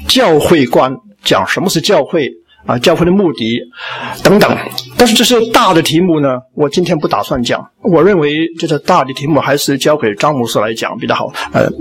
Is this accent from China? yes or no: yes; China; 他们也跟我们中国人一样的，这个行不通的，在我们的文化行不通的。